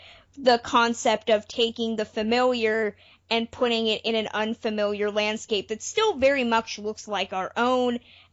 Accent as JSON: {"language": "English", "town": "San Francisco", "region": "California", "country": "United States", "tie": "born or raised there", "said": "it's set in San Francisco, so my neck of the woods, so I was able to look at my hometown essentially being destroyed for 90 minutes by apes."}